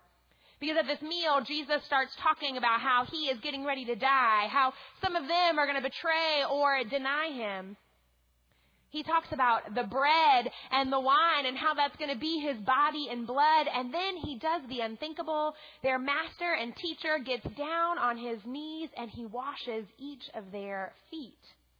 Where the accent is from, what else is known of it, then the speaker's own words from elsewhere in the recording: New Orleans, Louisiana, United States; because I'm from New Orleans, and the drive from Clemson to New Orleans is pretty long